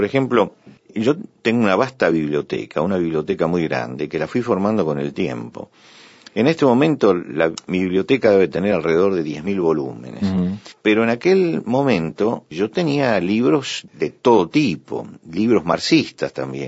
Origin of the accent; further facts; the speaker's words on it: Argentina; vos sabés que yo soy argentino